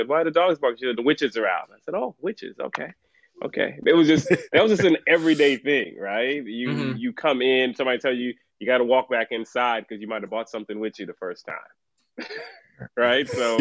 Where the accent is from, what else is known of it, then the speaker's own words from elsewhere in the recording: Trinidad & Tobago; my earliest years are of growing up in Trinidad.